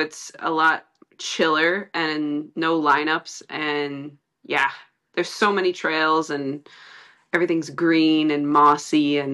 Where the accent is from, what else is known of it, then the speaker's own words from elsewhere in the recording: British Columbia, Canada; the more I appreciate home and like where I grew up on the North Shore and Squamish and Whistler.